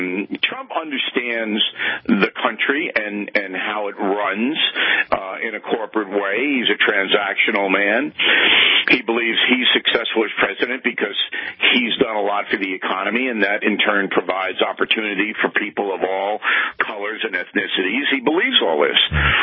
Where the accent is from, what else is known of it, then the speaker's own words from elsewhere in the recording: Levittown, United States; Now, I've never been a guy that associated with fat cats and rich people. I'm from Levittown. I don't do that.